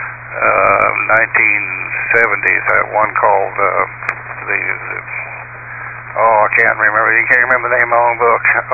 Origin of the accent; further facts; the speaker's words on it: Greenville, United States; Well, I was born right here in Greenville.